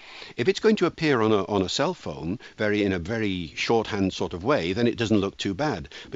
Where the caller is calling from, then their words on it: Wales, United Kingdom; That's, seeing as I'm speaking from Wales, I appreciate that.